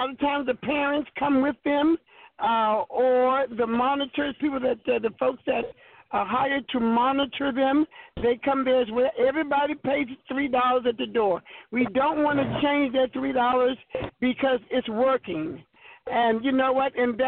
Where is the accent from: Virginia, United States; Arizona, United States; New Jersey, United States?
Virginia, United States; North Arlington; from North Arlington, in Virginia, and we are a very close knit family.